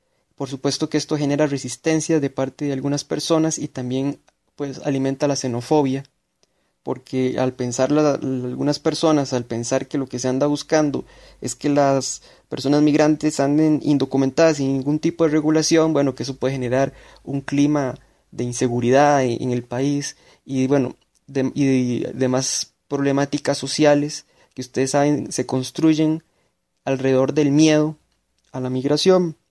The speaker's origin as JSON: {"language": "Spanish", "country": "Costa Rica", "said": "soy ciudadano costarricense"}